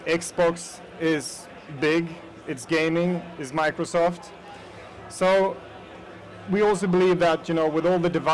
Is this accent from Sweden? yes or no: yes; Sweden; accent: Swedish; English is a second language; I work at King. I'm Swedish, so that's my accent, a little bit of Swedish.